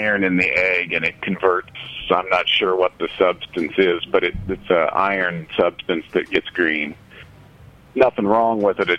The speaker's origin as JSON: {"language": "English", "region": "Midwest", "country": "United States", "said": "I'm still from the Midwest, where we overcook things, I guess."}